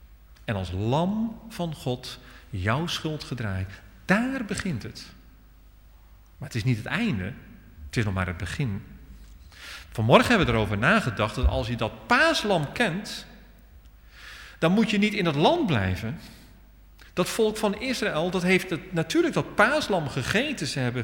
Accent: Netherlands; dat proberen wel eens als Nederlanders, maar dat kunnen we toch echt niet

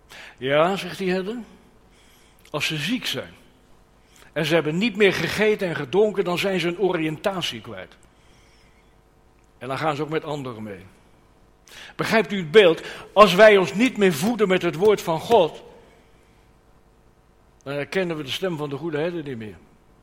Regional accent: Netherlands; Ja, we mopperen wel eens een beetje als Nederlanders, maar dat zit een beetje in onze aard.

